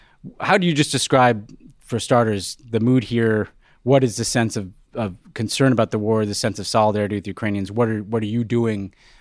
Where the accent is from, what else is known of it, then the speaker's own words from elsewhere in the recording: New York City, New York, United States; As a New Yorker, same thing is true of my hometown.